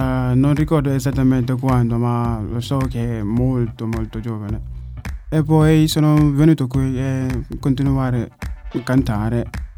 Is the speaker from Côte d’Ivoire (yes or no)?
no; Gambia; now in Francavilla Fontana, Italy; vengo dal Gambia, vivo qui a Francavilla Fontana.